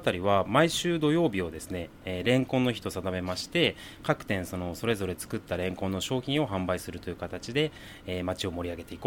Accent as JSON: {"language": "Japanese", "town": "Ayase", "region": "Kanagawa", "country": "Japan", "tie": "born there", "lives_now": "Fujisawa, Japan", "said": "私は生まれは隣の綾瀬市なんですけれども、"}